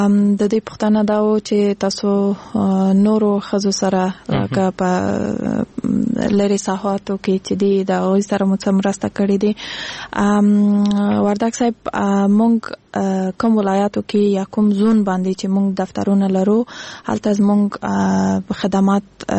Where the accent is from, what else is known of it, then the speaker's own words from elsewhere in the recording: Kandahar, Afghanistan; زه خپل د کندهار د ولایت یم او ما تحصیل د حقوق په بخش کې کړی دی